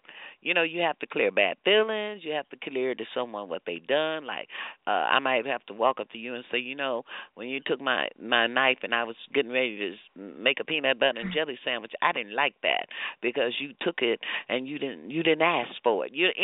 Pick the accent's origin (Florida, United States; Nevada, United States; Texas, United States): Texas, United States; now in California, United States; Yeah, California, I've been here quite a long time, but I'm still Texan.